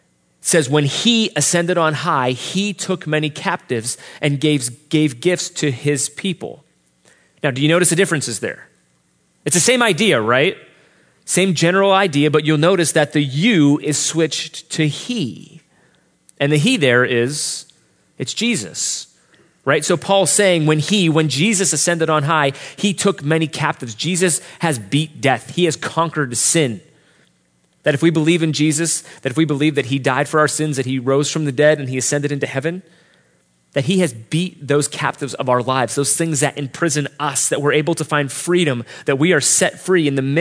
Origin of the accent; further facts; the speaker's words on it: Pittsburgh, Pennsylvania, United States; Like, I'm from Pittsburgh and I would have loved to see that.